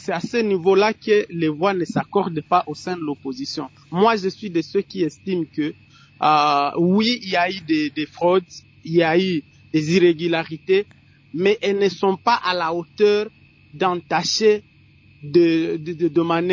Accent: Ituri, DR Congo; Chez moi, en Ituri, par exemple, nous, on n'a pas connu un problème de retard dans le déploiement du matériel.

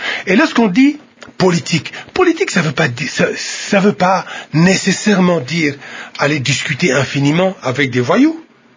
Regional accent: Kivu, DR Congo; Et ce Waterloo-là, il sera chez moi au Kivu.

